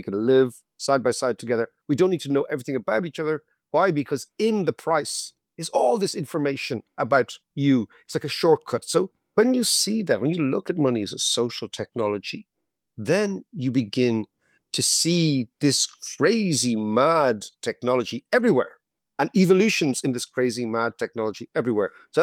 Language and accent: English; Ireland; because I'm an Irishman.